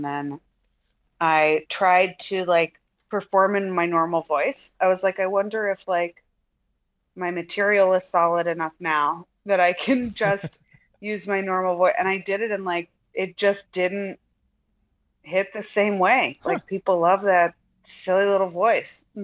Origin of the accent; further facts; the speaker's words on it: Midwest, United States; accent: Midwestern; now in Los Angeles, United States; Midwestern didn't set me apart when I lived there. But then when I moved to LA, people would comment on my accent a lot